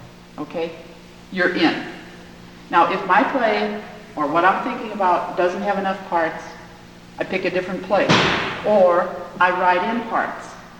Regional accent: Tacoma, Washington, United States; I'm from Tacoma, Washington.

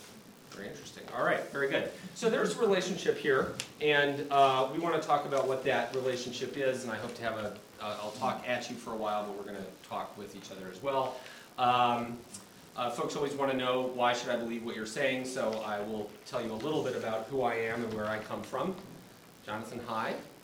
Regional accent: Minneapolis, Minnesota, United States; So I'm from Minneapolis

